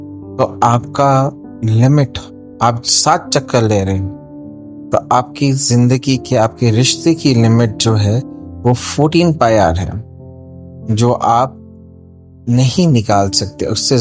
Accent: Hyderabad, Telangana, India; और मैं हैदराबाद से हूँ।

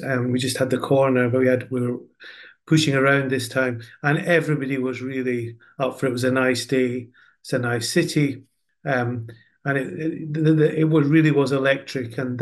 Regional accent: Scotland, United Kingdom; And I'm Scottish, so, you know, I've lived with the hope with the Scottish national team

